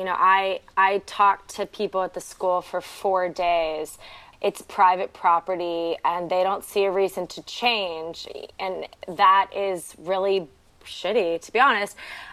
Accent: Virginia, United States; also born or lived in North Carolina; I thought very much of the fact that I'm from Southern Virginia and North Carolina.

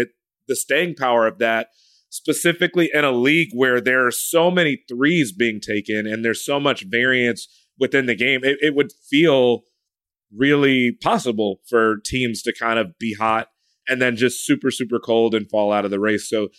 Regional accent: Chicago, Illinois, United States; I grew up in Chicago.

